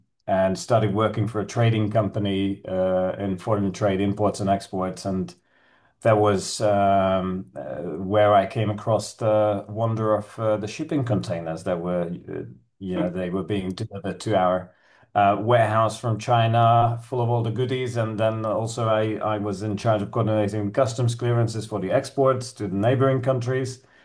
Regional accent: Hungary; now in -; And I was quite young, and I had to relocate from my hometown to the capital, Budapest. Somehow I never found my place. I always felt this itch to move.

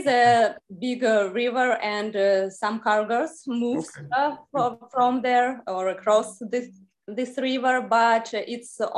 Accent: Tula, Tula Oblast, Russia; now in Samara, Russia; No, I'm from Tula. It's in the Moscow region. So I moved to Samara to study.

